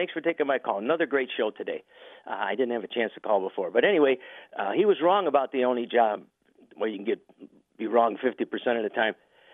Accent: Chicago, Illinois, United States; originally born in Chicago.

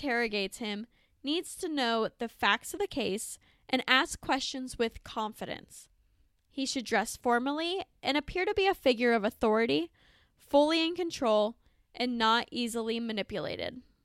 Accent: Michigan, United States; I'm the one from Michigan.

